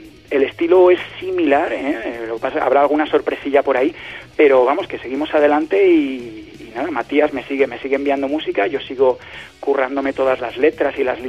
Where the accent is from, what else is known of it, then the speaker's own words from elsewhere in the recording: Alicante, Valencian Community, Spain; Yo soy de Alicante, además.